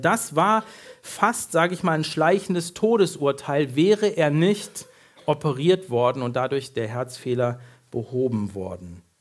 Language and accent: German; Bad Oeynhausen, North Rhine-Westphalia, Germany; Ich komme aus Bad Oeynhausen und wer schon mal jenseits der 50 gewesen ist und irgendwas mit dem Herz hat, der wird Bad Oeynhausen kennen. Das ist nämlich eine Kurstadt und da gibt es eine ganz bekannte Herzklinik.